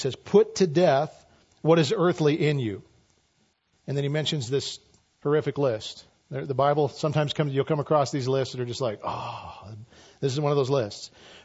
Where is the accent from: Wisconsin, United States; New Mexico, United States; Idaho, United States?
Idaho, United States; which I don't even know what that means because I'm from Idaho.